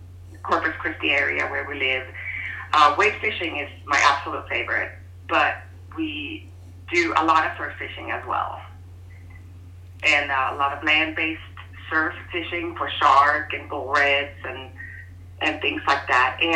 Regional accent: Sweden; English is a second language; now in United States; I was born and raised in Sweden. I moved to the United States in 1993 and met my husband and been here ever since.

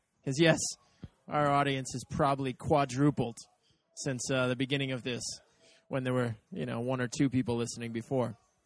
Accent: Boston, Massachusetts, United States; I feel like the city of Boston, you know, it's my hometown. It's, you know, born and raised, did my undergrad here, doing my grad not too far away.

